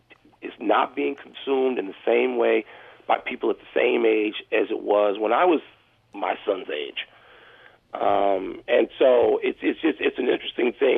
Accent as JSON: {"language": "English", "town": "Chicago", "region": "Illinois", "country": "United States", "said": "don't try to convince me as a Chicagoan that there's no thread that is connecting 108 years"}